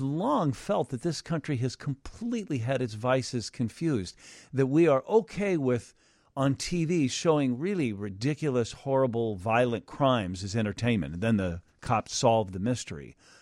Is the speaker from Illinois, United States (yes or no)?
yes; Hinsdale, Illinois, United States; I grew up in Hinsdale. I'm now 66.